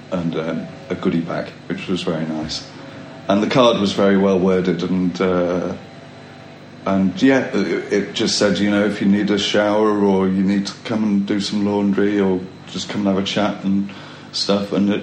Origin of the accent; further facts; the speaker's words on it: Bath, South West England, United Kingdom; born there; I was born in Bath, and I've never been back. I've lived in different places. I've never lived anywhere for longer than 3 years